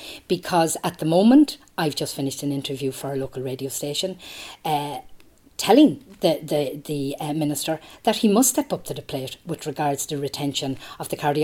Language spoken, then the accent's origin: English; Longford, County Longford, Ireland; When I was growing up in Longford, we had a county hospital on the Battery Road.